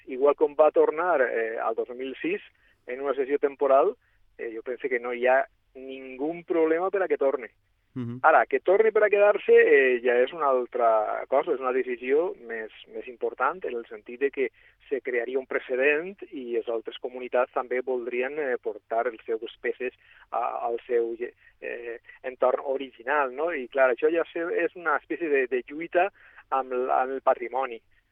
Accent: Elche, Valencian Community, Spain; Com a il·licità, vull que estiga aquí

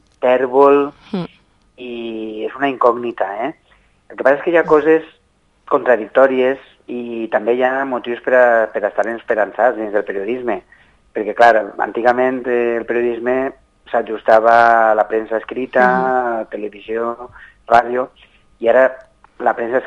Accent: Valencian Community, Spain; a Gandia, que és una ciutat que està a prop del meu poble

